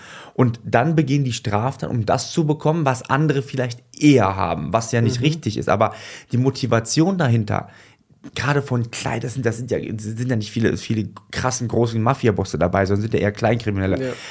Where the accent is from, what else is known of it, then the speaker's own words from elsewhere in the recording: Duisburg, North Rhine-Westphalia, Germany; Und ich selber, man kann sagen, ich komme aus Duisburg-Marxloh.